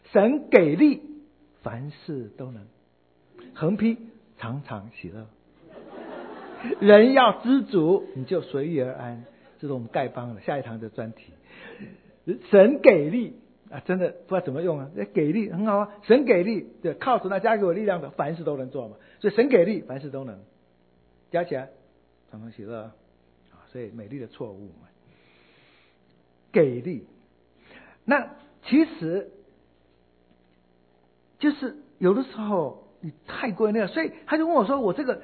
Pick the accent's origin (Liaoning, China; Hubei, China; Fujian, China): Fujian, China; accent: Minnan; 我们家乡闽南话，就全国人都知道不给力是福建闽南话